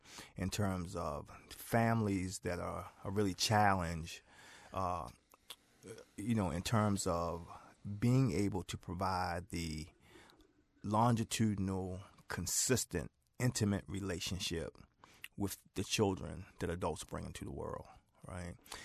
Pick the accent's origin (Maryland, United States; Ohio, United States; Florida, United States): Maryland, United States; Baltimore; my mom and I moved from East Baltimore, where I knew everybody, my friends, family, to some degree, were all there. That's where I went to school.